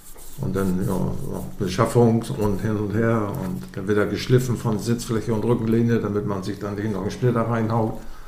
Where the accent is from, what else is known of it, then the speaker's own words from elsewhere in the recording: Weddingstedt, Schleswig-Holstein, Germany; Ja, wir sind Urdithmarscher. Ich komme aus Weddingstedt